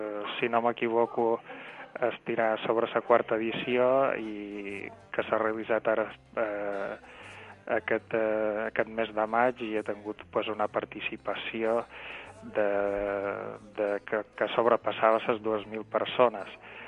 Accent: Formentera, Balearic Islands, Spain; jo com a formenterer considero que és impressionant

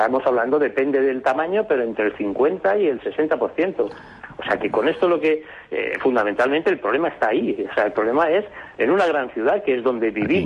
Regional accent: Madrid, Community of Madrid, Spain; yo conozco más Madrid porque soy de Madrid

